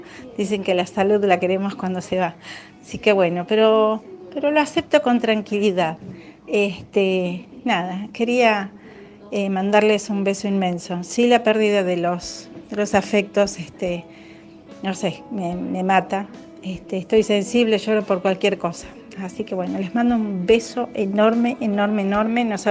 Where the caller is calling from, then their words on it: Mar del Plata, Buenos Aires Province, Argentina; de Mar del Plata.